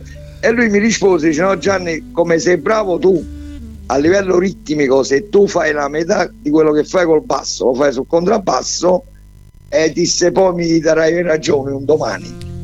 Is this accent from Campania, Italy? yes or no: yes; Sessa Aurunca, Campania, Italy; E cominciai a suonare con varie band locali qui di Sessa Aurunca, perché io sono di Sessa Aurunca